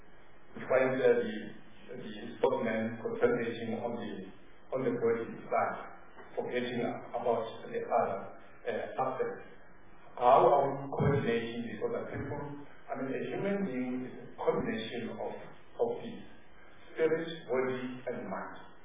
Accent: Limpopo, South Africa; I'm from the Benda area.

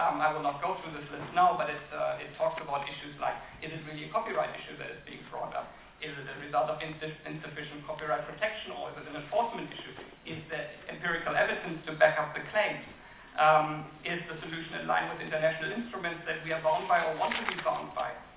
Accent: Germany; I've indeed followed various such processes across the world, back in my home country, Germany, for example

